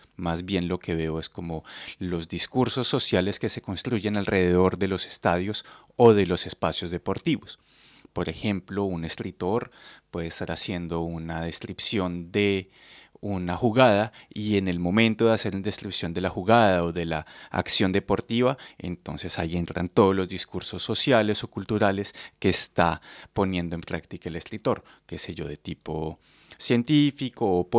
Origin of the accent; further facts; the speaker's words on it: Bogotá, Colombia; soy colombiano, de Bogotá.